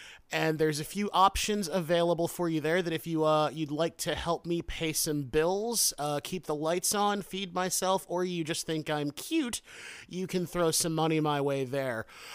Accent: United States; I think that as an American, the Nazis are sort of prevalent in our historical narrative

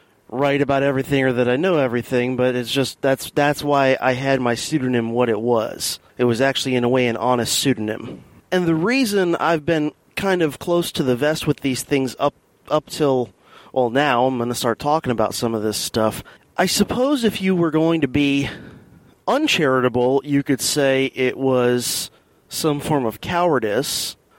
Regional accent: Florida, United States; also born or lived in Miami; I was born in September of 1981 in Miami, Florida. I lived in the Miami area until I was partway through first grade

